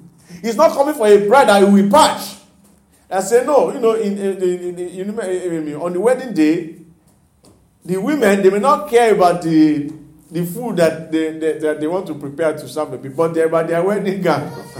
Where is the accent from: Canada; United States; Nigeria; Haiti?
Nigeria; I remember when we were growing up in Nigeria, if the governor is visiting the state or the president is coming to your state that time